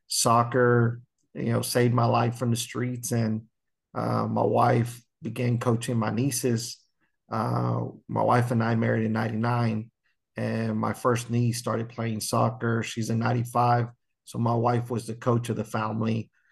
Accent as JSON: {"language": "English", "region": "Texas", "country": "United States", "tie": "born or raised there", "said": "simply growing up in North Texas, I didn't trust many coaches with my daughter."}